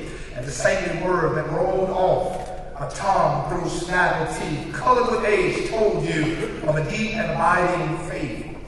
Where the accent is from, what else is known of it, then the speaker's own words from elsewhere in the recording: Louisiana, United States; Growing up in Louisiana, there was a man who lived next door to me.